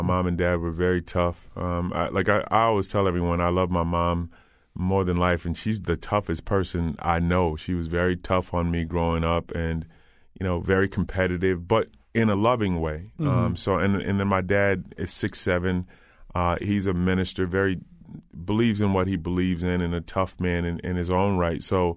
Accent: Old Saybrook, Connecticut, United States; I did. I grew up in Old Saybrook. Old Saybrook, actually went to elementary school there, and all of my schooling came there. I enjoyed being in Old Saybrook. I actually live there now.

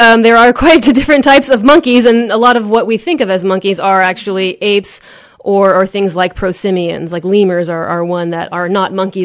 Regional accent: California, United States; moved away as an adult; Well, I'm originally from California, did my undergrad out there, moved to Ohio for graduate school, Kent State University, and ended up here after that.

